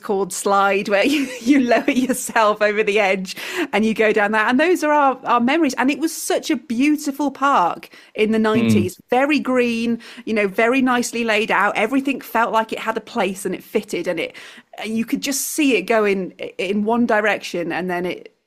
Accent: Wales, United Kingdom; listening to this and you grew up in South Wales, you'll know how much that park sort of meant to you as a Welsh park.

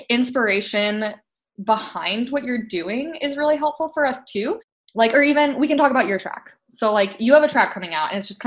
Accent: Michigan, United States; now in Seattle, United States; Like, I grew up in Michigan my whole life, like lived there my whole life.

